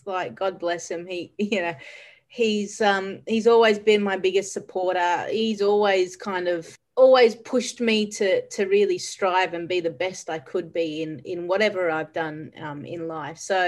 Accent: Australia; like most Australian kids, just played in the backyard, and my father, being born and bred in India

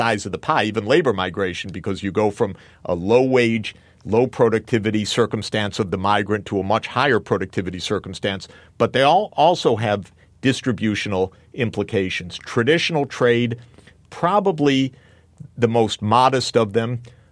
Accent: Michigan, United States; which in my home state of Michigan is a number one issue.

